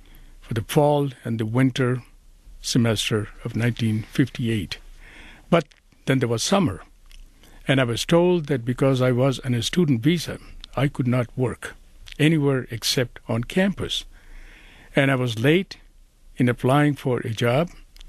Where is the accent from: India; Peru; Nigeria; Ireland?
India; moved away as an adult; now in United States; as I was growing up in India, and I did go through college education, and I did have a master's degree